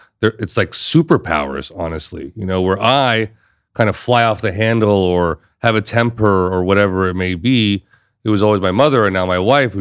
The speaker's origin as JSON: {"language": "English", "country": "United States", "tie": "born there", "said": "I was born in America, so it took me to meet people from other countries to realize the impact of American cinema on the world."}